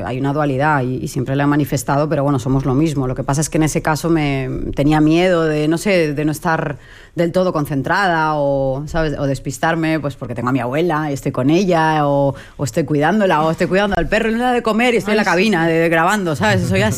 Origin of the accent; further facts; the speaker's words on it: Balearic Islands, Spain; que me voy para mi tierra, para Mallorca